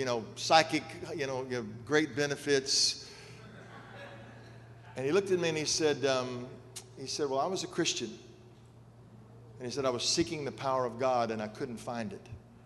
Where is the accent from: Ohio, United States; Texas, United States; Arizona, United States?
Texas, United States; where I'm from, and growing up in Texas